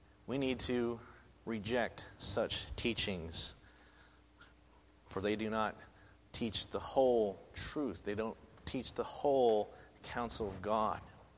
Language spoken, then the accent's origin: English; United States; I'm proud to say that I'm American